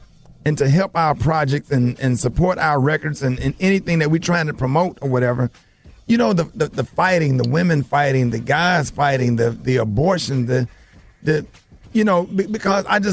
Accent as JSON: {"language": "English", "town": "Birmingham", "region": "Alabama", "country": "United States", "said": "you know, I'm a historian, and I'm from Birmingham, Alabama"}